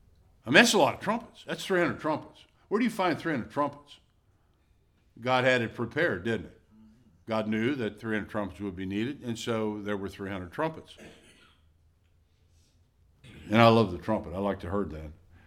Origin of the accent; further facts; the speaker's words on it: Milwaukee, Wisconsin, United States; And my team, of course, is the Brewers since I'm from Milwaukee.